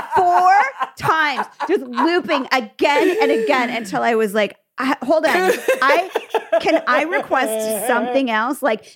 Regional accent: Midwest, United States; And I'm from the Midwest.

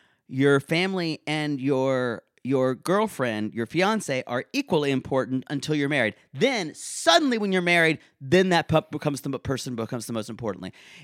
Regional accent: Canton, Michigan, United States; As a young boy growing up in Canton, Michigan, I knew a lot of things for myself that I wanted.

